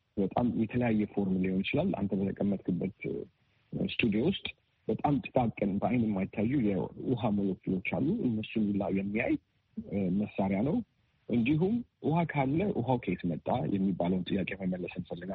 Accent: Addis Ababa, Ethiopia; አዲስ አበባ ነው ተወልጄ ያደግኩት። ተማርኩትም እንዲሁም የመጀመሪያ ደረጃ ትምህርት ቤቴን መካነ ኢየሱስ የሚባል የክርስቲያን ትምህርት ቤት እንዲሁም ሁለተኛ ደረጃ ትምህርቴን ፐብሊክ ትምህርት ቤት ሚኒሊክ የሚባል ትምህርት ቤት ነው የተማርኩት።

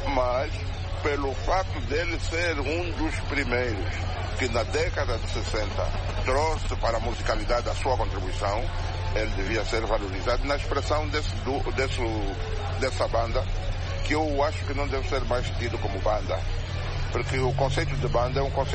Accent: Angola; a nossa forma de ser, de sentir como angolanos.

